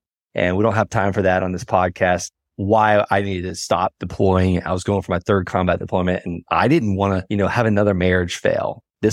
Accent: Okeechobee, Florida, United States; You know what? I'm from Okeechobee, Florida, and we have cattle.

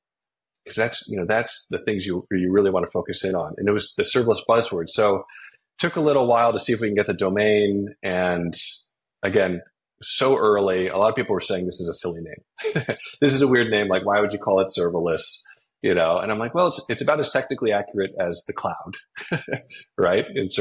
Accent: Los Angeles, California, United States; But I grew up around Los Angeles, around Hollywood, and I was always around people who are screenwriters and directors

